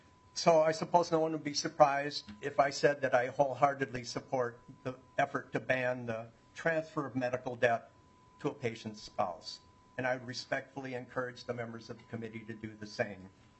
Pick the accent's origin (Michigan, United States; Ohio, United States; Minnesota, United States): Minnesota, United States; Lakeville; I'm from Lakeville. I'm a lifelong resident of Minnesota and a father of three.